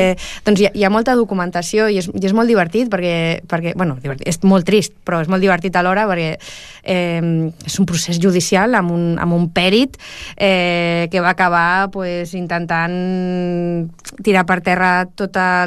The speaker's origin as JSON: {"language": "Catalan", "town": "El Prat de Llobregat", "region": "Catalonia", "country": "Spain"}